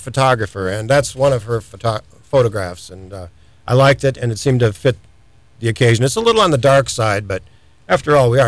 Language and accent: English; Wisconsin, United States; Yeah, I grew up in Wisconsin. And as a kid, my grandfather had a dairy farm.